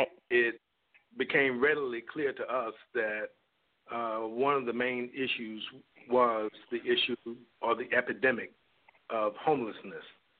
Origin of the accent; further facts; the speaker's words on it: Atlanta, Georgia, United States; especially given the fact that I was born and raised here in Atlanta.